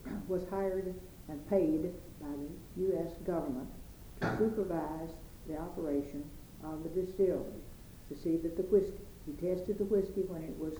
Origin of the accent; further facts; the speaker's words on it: Bardstown, Kentucky, United States; born there; I was born in Nelson County, about 2 miles west of Bardstown, on highway, in a house on Highway 62, on a farm.